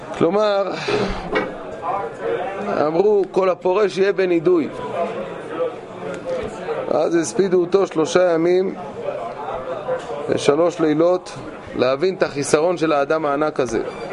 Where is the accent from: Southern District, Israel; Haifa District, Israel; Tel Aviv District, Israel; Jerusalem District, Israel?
Jerusalem District, Israel; Jerusalem; אנחנו ירושלמים, אנחנו מרחק חצי שעה הליכה, והיינו שם.